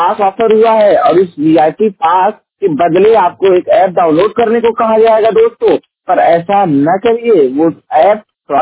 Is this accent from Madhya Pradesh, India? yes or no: no; Uttar Pradesh, India; और मैं उत्तर प्रदेश के जौनपुर जिले का निवासी हूँ